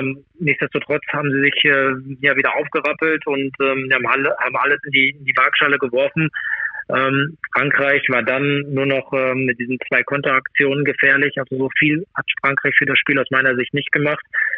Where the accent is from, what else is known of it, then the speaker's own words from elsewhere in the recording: Germany; Ich bin Deutscher und von daher bin ich natürlich auch Deutschland auch zugewandt.